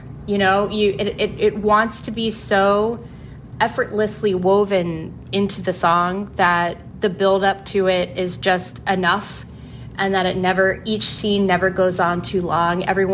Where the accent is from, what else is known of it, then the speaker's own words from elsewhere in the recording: North Carolina, United States; And I'm from North Carolina. And Nick Sparks actually lives there now. And the book of the notebook takes place in North Carolina. And Allie is actually from my hometown.